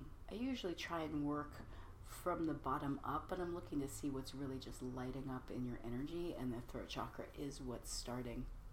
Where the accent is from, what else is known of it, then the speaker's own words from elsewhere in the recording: United States; And the interesting thing about this as Americans, right? I'm an American too.